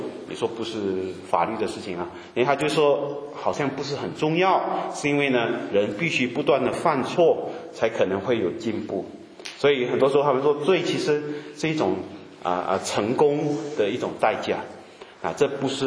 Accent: Malaysia; 我们是马来西亚人

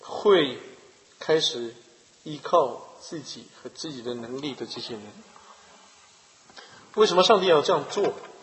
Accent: China; 我们中国人有时候会觉得，哇，这个人有点霸气

